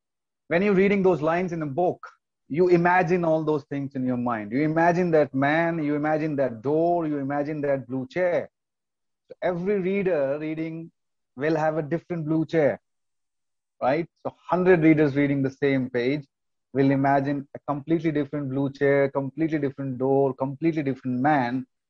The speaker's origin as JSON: {"language": "English", "country": "India", "tie": "born or raised there", "said": "Yeah, it's a funny story, because I grew up in India, and we are fascinated by films"}